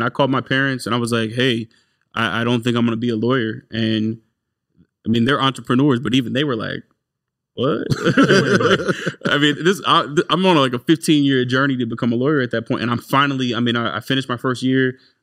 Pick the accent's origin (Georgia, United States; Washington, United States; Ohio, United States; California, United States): Georgia, United States; Marietta; I grew up in Marietta, yeah.